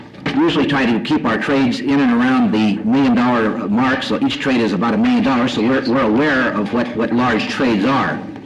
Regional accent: Anchorage, Alaska, United States; I'm from Anchorage, Alaska. I've been a resident up here since 1966.

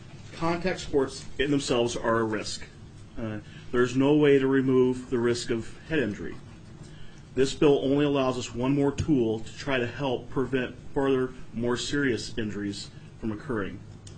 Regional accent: Fairbanks, Alaska, United States; I'm from Fairbanks.

